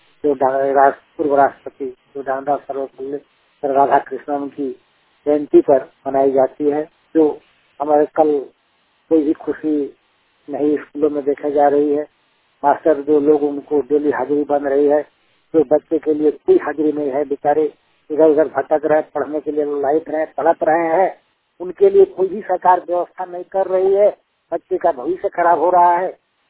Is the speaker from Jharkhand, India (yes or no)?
yes; Bera, Jharkhand, India; मैं झारखंड सलाम के बेरा गांव से।